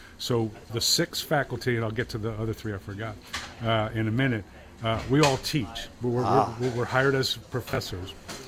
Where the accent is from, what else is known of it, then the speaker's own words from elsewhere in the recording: New Jersey, United States; Well, I grew up in New Jersey. I came to USC in 1978 to study economics.